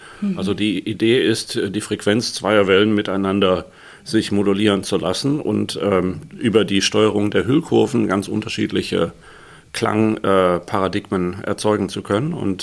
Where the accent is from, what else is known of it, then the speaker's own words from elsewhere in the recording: Düsseldorf, North Rhine-Westphalia, Germany; die ja für mich als Düsseldorfer natürlich etwas ist, das wird man nie so richtig